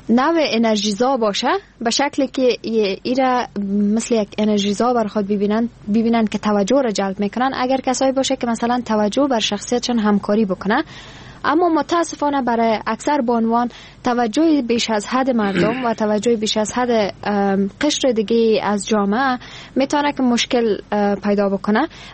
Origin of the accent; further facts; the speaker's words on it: Afghanistan; من در یکی از دانشگاه‌های افغانستان درس میخوندم در کنار کار.